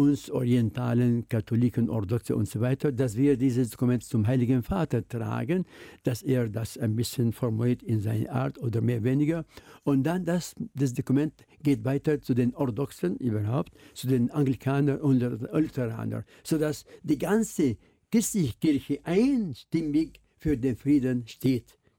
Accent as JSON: {"language": "German", "country": "Syria", "second_language": "German", "said": "obwohl sie sind aus Syrien, wir sind aus Syrien."}